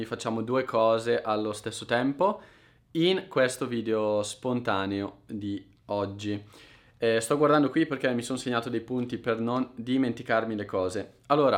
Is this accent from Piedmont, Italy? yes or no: no; Concesio, Lombardy, Italy; also born or lived in Brescia; Concesio, che è il comune dove la nonna è nata e dove vive e dove sono nato anch'io, cioè io sono nato a Brescia, ma poi ho vissuto nel comune di Concesio